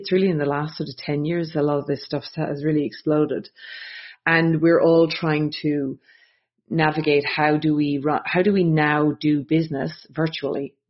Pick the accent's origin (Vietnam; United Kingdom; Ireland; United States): Ireland; County Dublin; moved away as an adult; now in Australia; But I'm originally from Ireland. I'm just outside Dublin in Ireland. So I grew up there and came to Australia, to be honest, as a backpacker many years ago